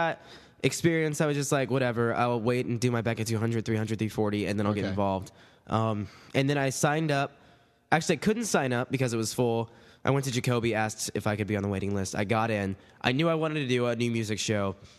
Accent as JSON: {"language": "English", "town": "Greenbrae", "region": "California", "country": "United States", "tie": "born there", "said": "I was born in Marin, by the way. Marin County, Green Brae, California."}